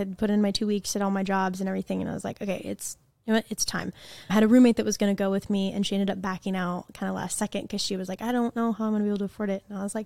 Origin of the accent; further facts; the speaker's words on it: Oregon, United States; I grew up in Oregon, which is like very much hippy dippy land, and which I love.